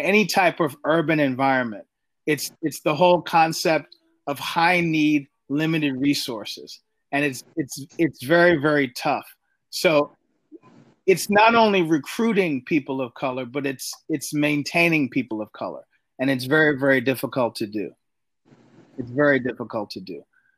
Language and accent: English; New York City, New York, United States; growing up in New York City, I didn't drive until I was 25.